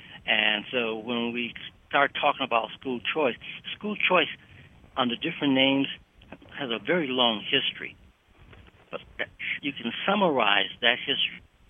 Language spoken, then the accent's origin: English; Detroit, Michigan, United States; born there; You know, to some extent, you know, I was born in Detroit, where Detroit was desegregated.